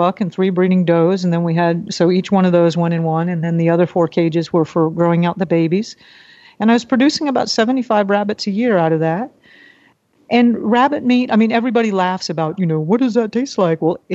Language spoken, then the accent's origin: English; Florida, United States; now in Puerto Rico; But I grew up in Florida, so I love food.